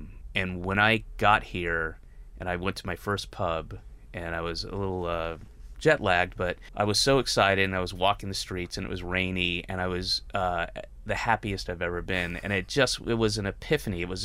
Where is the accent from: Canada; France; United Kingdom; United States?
United States; New York; also born or lived in Atlanta; I was born in Atlanta in the South, and but moved away when I was like five. So then I came from New York, and I was an alien to so many people